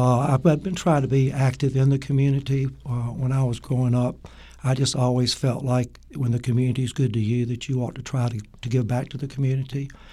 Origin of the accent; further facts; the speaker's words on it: Wilmington, North Carolina, United States; I was born and raised in Wilmington, one of the few people that you'll find that actually has lived here all their life, except when I was away at school.